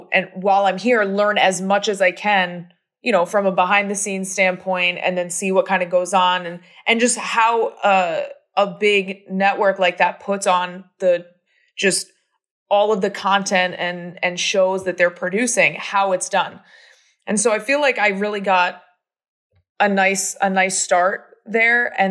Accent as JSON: {"language": "English", "region": "New Jersey", "country": "United States", "tie": "born or raised there", "said": "So, you know, I mean, for those who don't know, I was born and raised in New Jersey. So that is quite a move for me."}